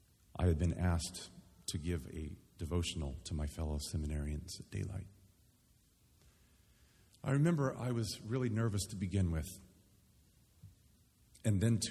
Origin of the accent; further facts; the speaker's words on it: United States; In the spring of 2011, as an American seminary student, I found myself standing on the Areopagus